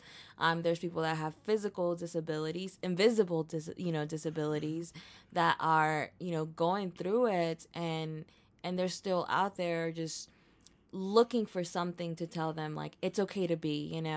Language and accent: English; Texas, United States; like I grew up in Texas, but I'm an immigrant. I came to this country at 10. I was undocumented for most part of my life.